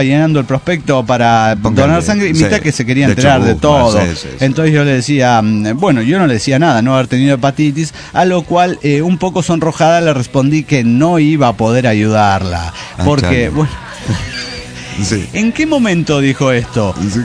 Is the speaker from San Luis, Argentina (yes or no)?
yes; San Luis, Argentina; San Luis, Argentina.